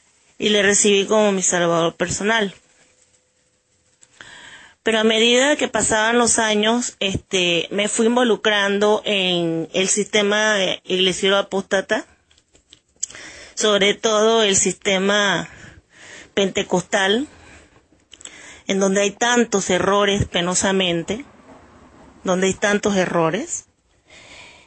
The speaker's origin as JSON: {"language": "Spanish", "town": "Panama City", "region": "Panamá", "country": "Panama", "said": "Soy de Ciudad de Panamá."}